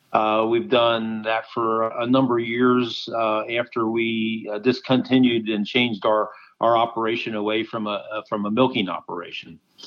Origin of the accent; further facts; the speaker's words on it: Pennsylvania, United States; I'm from South Central Pennsylvania, Lebanon County.